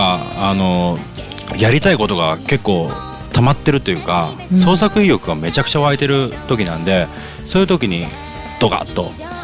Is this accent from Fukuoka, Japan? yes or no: yes; Fukuoka, Japan; 地元でやりたいですね、うん、やっぱ僕ら福岡の人間なんで、